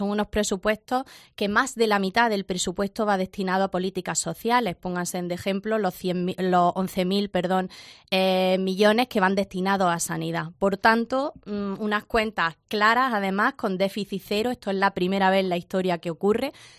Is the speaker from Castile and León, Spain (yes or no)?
no; Jaén, Andalusia, Spain; lo hice muy comprometida con mi tierra, sabiendo que Jaén tenía muchísimas necesidades